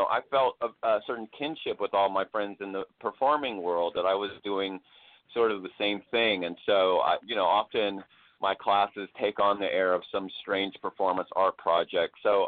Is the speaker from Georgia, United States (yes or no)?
yes; Stone Mountain, Georgia, United States; I grew up around the Klan and had friends whose dads were in the Klan. And, you know, it was just sort of normal business in Stone Mountain in those days.